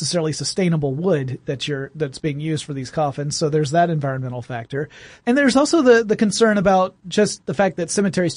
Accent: Georgia, United States; Yeah. Small town in Georgia, Strickland Funeral Home.

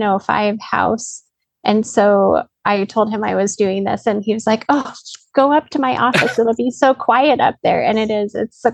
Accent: Greeley, Colorado, United States; also born or lived in Loveland; And so I grew up in a town called Greeley, and then I lived in a town called Loveland for a long time with my folks and my family

